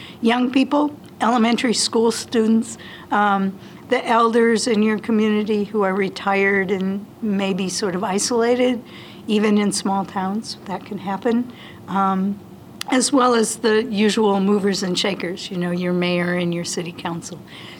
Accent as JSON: {"language": "English", "town": "Mapleton", "country": "United States", "tie": "born or raised there", "said": "I grew up in Mapleton, and it's kind of a unique place."}